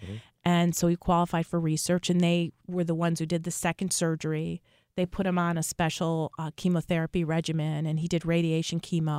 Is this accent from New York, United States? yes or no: yes; Buffalo, New York, United States; So I grew up in Buffalo, New York. And it snows a lot there.